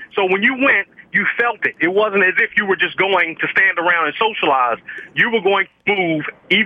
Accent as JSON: {"language": "English", "town": "Baltimore", "region": "Maryland", "country": "United States", "lives_now": "Myrtle Beach, United States", "said": "I'm actually from Baltimore, but I'm actually calling you from Myrtle Beach, South Carolina."}